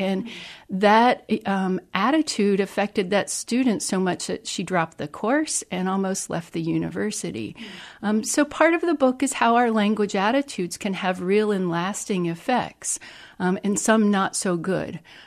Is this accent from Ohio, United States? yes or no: yes; Columbus, Ohio, United States; I grew up in Columbus, Ohio.